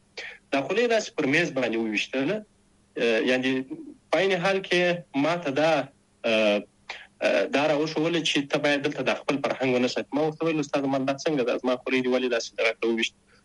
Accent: Shajoy, Zabul, Afghanistan; زه اصلا د زابل ولایت د شاجوی ولسوالۍ یم. تقریبا په 2015 میلادي کې د زابل په شاجوی کې د مسازو په نوم په یوه کلي کې هلته ونړۍ ته راغلم،

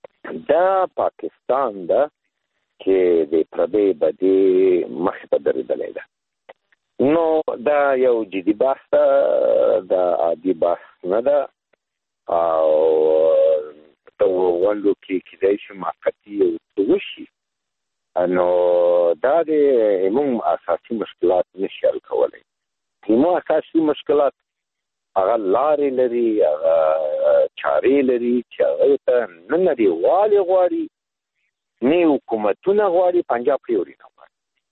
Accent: Afghanistan

